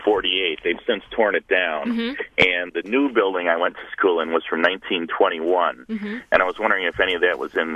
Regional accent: Kenosha, Wisconsin, United States; I'm actually from Illinois, but I'm on vacation in Door County, and I grew up in Kenosha, Wisconsin.

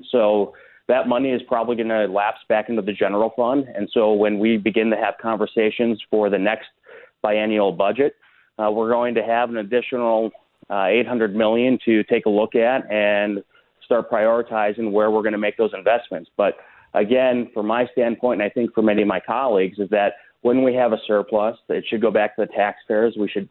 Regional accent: Marinette, Wisconsin, United States; especially up in my hometown of Marinette, where I was raised

